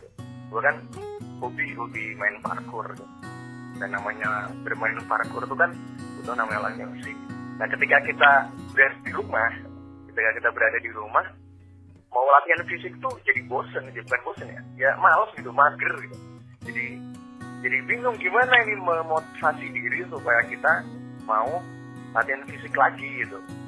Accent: Yogyakarta, Special Region of Yogyakarta, Indonesia; gue seorang mahasiswa asalnya dari Jogja. Dan gue juga seorang praktisi parkur Jogja. Dan dulu juga pernah join di parkur Lampung.

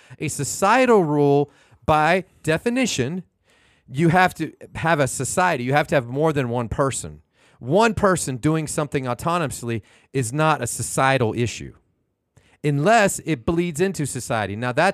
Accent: United States; We were born here in America. This is the society that we were given birth to in.

